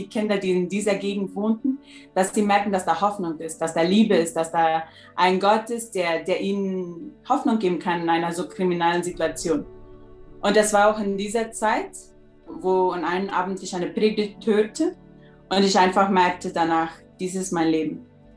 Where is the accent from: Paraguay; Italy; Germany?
Paraguay; Blumenthal-Fernheim, Boquerón; bin 27 Jahre alt und bin aufgewachsen in Blumenthal-Fernheim.